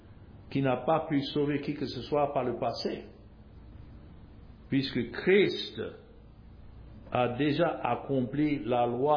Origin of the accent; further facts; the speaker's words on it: United States; Je suis américain, mais nous avons d'autres du Canada, d'autres d'Afrique